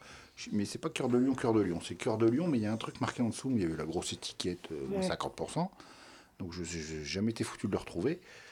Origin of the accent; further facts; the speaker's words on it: Hauts-de-France, France; Moi, je viens du Pas-de-Calais, donc.